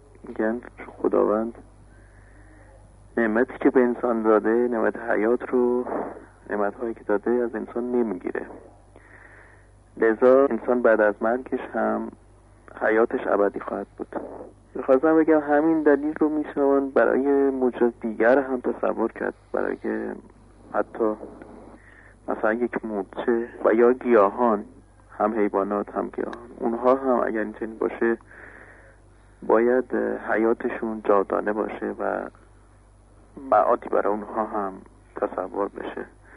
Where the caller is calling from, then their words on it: Kashan, Isfahan, Iran; از کاشان هستم.